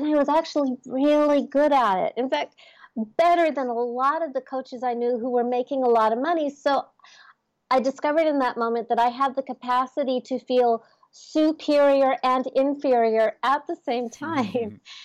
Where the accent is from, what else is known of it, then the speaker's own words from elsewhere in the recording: California, United States; mostly because … I'm from Southern California, so spirituality kind of comes easy to me.